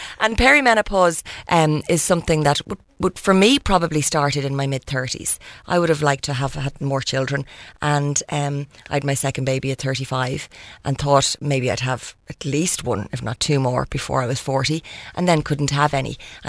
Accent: Ireland; certainly, as Irish people. You know, we've been so good facing a lot of issues and problems in this country

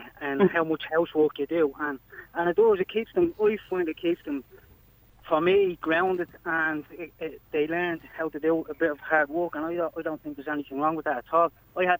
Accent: Dublin, Leinster, Ireland; I grew up in Cabra, but I live in Blanchardstown.

